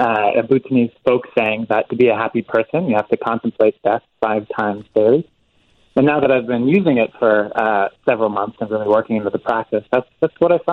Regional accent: Massachusetts, United States; born there; I'm of Swedish descent, and I was born right here in America, in Massachusetts.

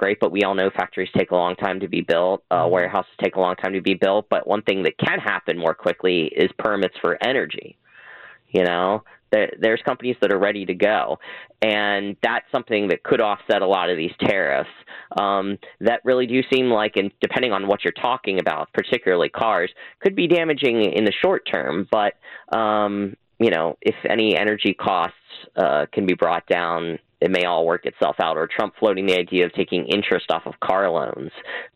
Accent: Lancaster, Pennsylvania, United States; Yes, I am from Lancaster, Pennsylvania. I'm a grad of Manheim Township.

